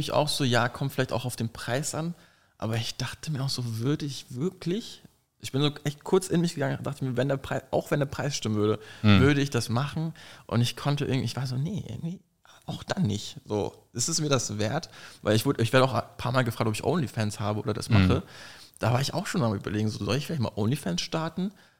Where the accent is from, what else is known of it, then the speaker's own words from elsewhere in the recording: Berlin, Germany; also born or lived in Bursa, Turkey; ich bin in Zehlendorf geboren, sind dann in den 90ern für ein paar Jahre nach Bursa gezogen, sind dann zurück nach Berlin zur Sonnenallee.